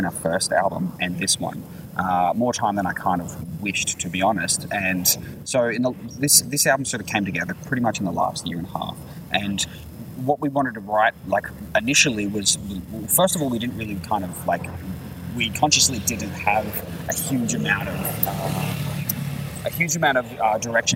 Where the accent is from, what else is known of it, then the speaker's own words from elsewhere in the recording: New South Wales, Australia; I used to live out in the sticks in northern New South Wales.